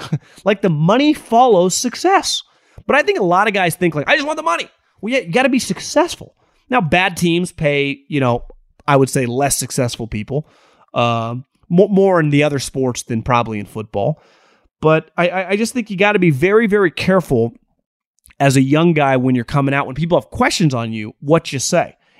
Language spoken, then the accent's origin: English; Davis, California, United States; guy actually I grew up with in Davis